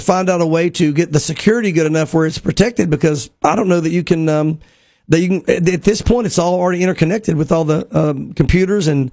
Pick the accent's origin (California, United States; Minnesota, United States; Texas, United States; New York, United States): Texas, United States; Muleshoe; Muleshoe, Texas. I'm from Muleshoe, Texas. Just had to say that.